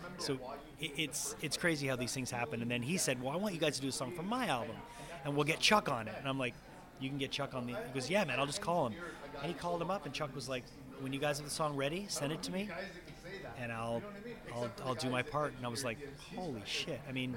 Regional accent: Montreal, Quebec, Canada; I'm from Montreal

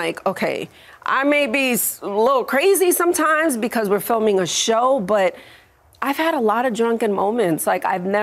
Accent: New York, United States; You know, I mean, I grew up in New York, like, so

